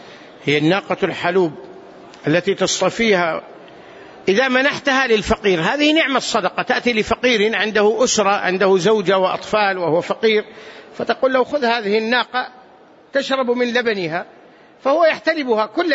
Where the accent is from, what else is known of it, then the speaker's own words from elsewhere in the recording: Hejaz, Saudi Arabia; يكثر هذا الشجر عندنا في الحجاز،